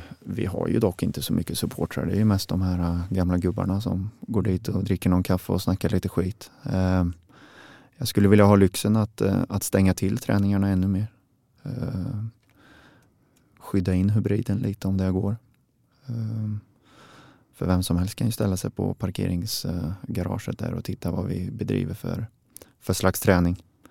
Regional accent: Värmland, Sweden; Inomhushall är jag som värmlänning och uppväxt i snö inte så jättesugen på här nere i söder.

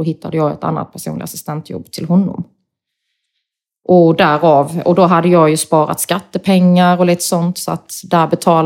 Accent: Sweden; i och med att han är utländsk och jag är svensk så kunde han ju...

